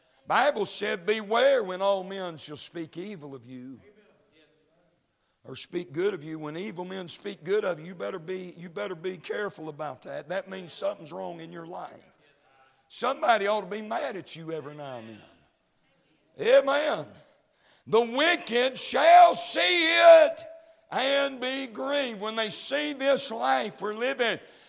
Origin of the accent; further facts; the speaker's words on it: United States; I'm a Christian and I'm an American.